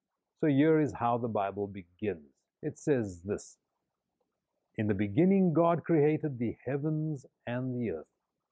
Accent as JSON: {"language": "English", "town": "Cape Town", "region": "Western Cape", "country": "South Africa", "tie": "born there", "said": "I was born in Cape Town, South Africa, during the time of apartheid."}